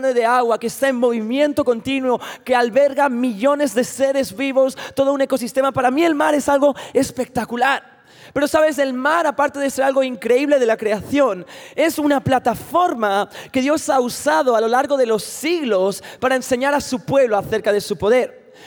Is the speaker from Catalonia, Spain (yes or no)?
yes; Catalonia, Spain; mi acento español castizo. En verdad soy catalán.